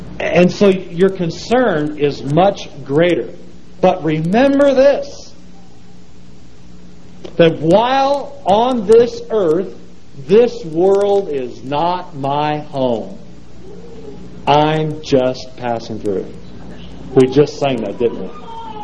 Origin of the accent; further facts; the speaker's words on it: United States; I, as an American, at this present time, standing on American soil, am in a foreign nation.